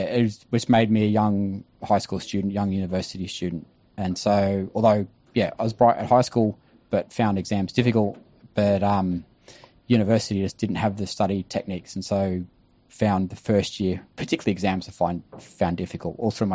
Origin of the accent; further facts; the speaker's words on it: Mount Isa, Queensland, Australia; Mount Isa growing up in the 1970s is definitely, and the early 80s is definitely different to what Mount Isa is like now.